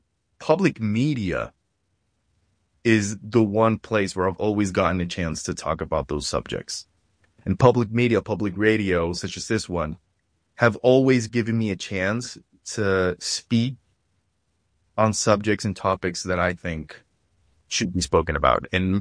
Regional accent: Puerto Rico; now in United States; I have American citizenship, but I always just say I'm Puerto Rico.

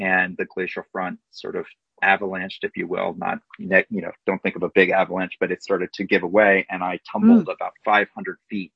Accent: Midwest, United States; growing up in the Midwest in a mid-sized town in a pretty conservative area of the country.

